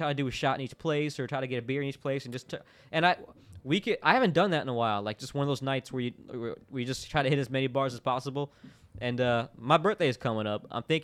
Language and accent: English; Orlando, Florida, United States; Being from Orlando, you just grew up around tourists, and it's just a part of the thing.